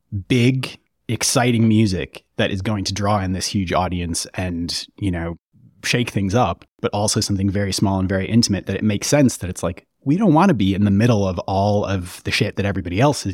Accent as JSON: {"language": "English", "town": "St. Paul", "region": "Minnesota", "country": "United States", "tie": "born or raised there", "said": "I grew up in St. Paul, Minnesota, and it's about an hour away from there."}